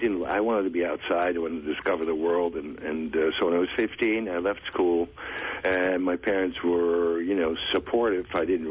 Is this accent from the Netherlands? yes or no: yes; Netherlands; I was born in the Netherlands.